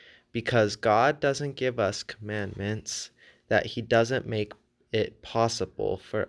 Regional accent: Layton, Utah, United States; We're both new to this ward, like Elder Hammond said, and I'm from Layton, Utah.

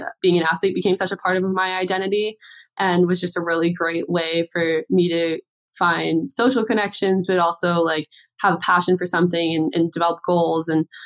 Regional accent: Canada; So I feel like as a Canadian, it's almost like as soon as you start walking, you strap skates on your feet.

